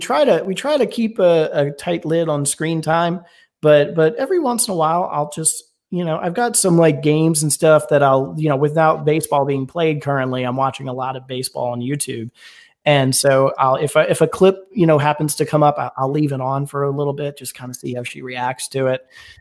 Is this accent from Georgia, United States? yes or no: yes; Atlanta, Georgia, United States; born there; so I was born in Atlanta, but then I moved around quite a bit until I was in my, you know, I guess you could say my early, maybe like middle school.